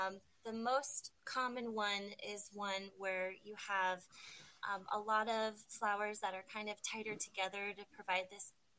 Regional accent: California, United States; So I grew up in Northern California. So my mom is my biggest gardening inspiration.

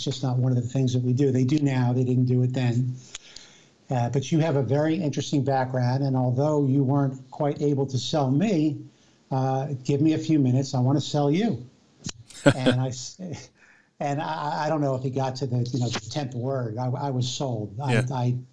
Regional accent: New Jersey, United States; And I think, my family was probably in visiting from New Jersey. I grew up in New Jersey.

